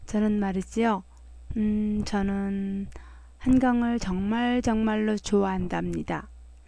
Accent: South Korea; 네, 알아요. 제가 한국인이기 때문이라고요.

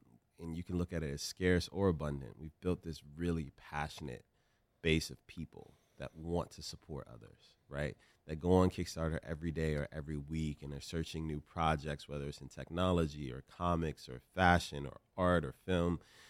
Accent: Richmond, Virginia, United States; I come from Southside Richmond, Virginia. I grew up in the hood, man.

